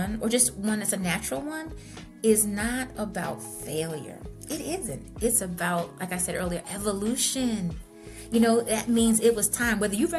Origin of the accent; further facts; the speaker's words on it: Norwalk, Connecticut, United States; now in Stratford, United States; I currently reside in Stratford, Connecticut, but I am from, born and raised in Norwalk, Connecticut. Yeah, that's where my beginnings are.